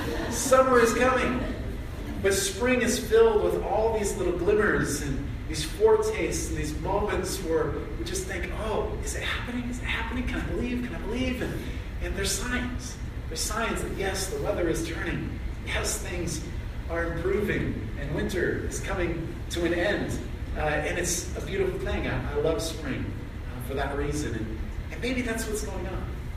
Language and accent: English; Anchorage, Alaska, United States; born there; I was born in Providence Hospital in Anchorage, Alaska, which was started by some sisters back in the early 1900s.